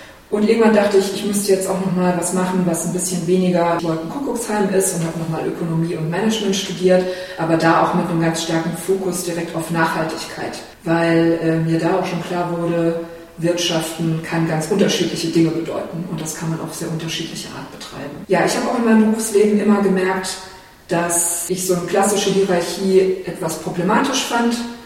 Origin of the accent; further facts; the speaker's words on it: Baden-Württemberg, Germany; Ich komme auch aus Baden-Württemberg, allerdings aus Baden, nicht aus Schwaben wie Lilia.